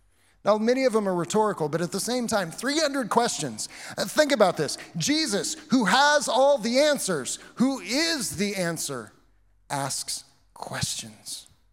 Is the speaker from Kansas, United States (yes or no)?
yes; Kansas, United States; Apparently my lack of a Texas accent, because I'm from Kansas, was strange to them.